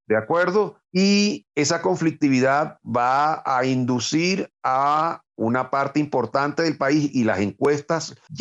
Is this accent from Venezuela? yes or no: yes; Venezuela; Nosotros no estamos pidiendo, como venezolanos